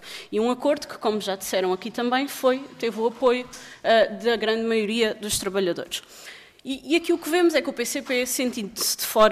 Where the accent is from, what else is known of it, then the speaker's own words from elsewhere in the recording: Seixal, Setúbal, Portugal; eu sou do Seixal, crescido no Seixal